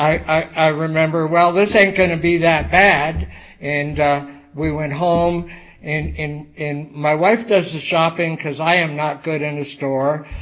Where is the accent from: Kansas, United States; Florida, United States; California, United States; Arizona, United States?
Arizona, United States; And then underneath it has a cactus because I'm from Arizona.